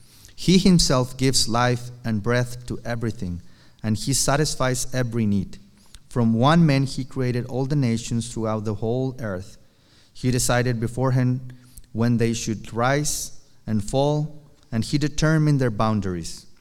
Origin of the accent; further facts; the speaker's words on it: Tijuana, Baja California, Mexico; So I grew up in Tijuana, and we didn't have cable TV, so I used to watch some of the American shows in my TV.